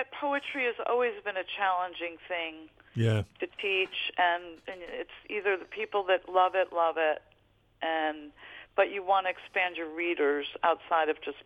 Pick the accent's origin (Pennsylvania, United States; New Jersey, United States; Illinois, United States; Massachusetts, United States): Illinois, United States; Chicago; I'm a Chicagoan, you know, Midwesterner living in Southern Virginia.